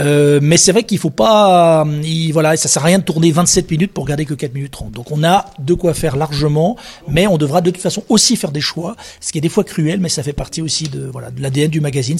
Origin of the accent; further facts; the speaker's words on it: Bourgogne-Franche-Comté, France; Moi, je suis jurassien, donc voilà, évidemment, j'ai une appétence particulière pour le Haut-Jura, voilà, où j'ai de la famille.